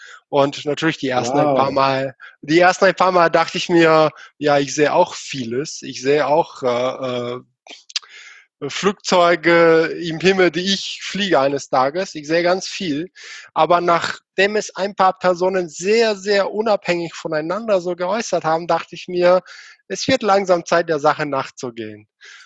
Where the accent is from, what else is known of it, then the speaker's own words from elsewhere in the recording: Bulgaria; Erstmal, einige wissen schon, ich komme nicht aus Deutschland, sondern aus Bulgarien.